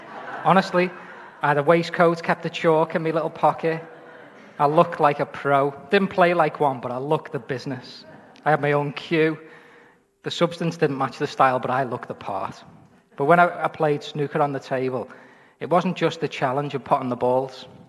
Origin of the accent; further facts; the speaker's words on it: Liverpool, North West England, United Kingdom; I grew up in Anfield